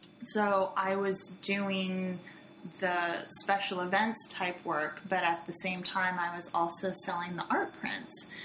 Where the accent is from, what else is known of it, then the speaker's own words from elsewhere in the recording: San Diego, California, United States; I am from San Diego originally, but my journey to animation kind of took some time, and I've lived a lot of different places